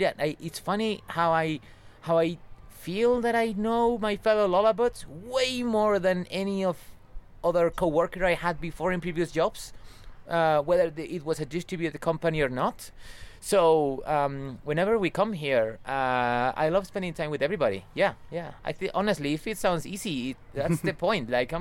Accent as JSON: {"language": "English", "country": "Spain", "also_born_or_lived": "United Kingdom", "second_language": "English", "said": "I think that I would give English classes back home, because I've seen friends who I learned English with when I lived in the UK, and now they are back to Spain"}